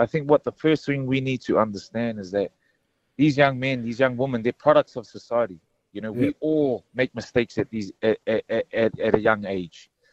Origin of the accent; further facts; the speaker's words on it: Mount Druitt, New South Wales, Australia; I've always been a man of God growing up, Mark, just like a lot of Polynesians are, as you know, growing up in Mount Druitt.